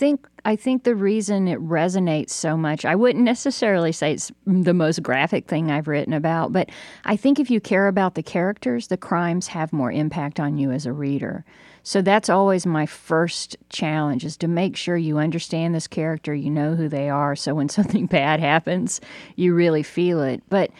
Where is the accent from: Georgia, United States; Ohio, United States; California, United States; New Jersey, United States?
Georgia, United States; Jonesboro; I mean, people know I grew up in Jonesboro, about 45 minutes from Atlanta, during the time of the Atlanta child murders.